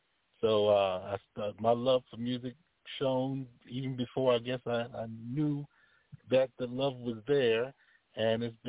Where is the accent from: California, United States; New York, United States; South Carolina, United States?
South Carolina, United States; Orangeburg; Well, I am from the Midlands. Orangeburg is in the middle of the state.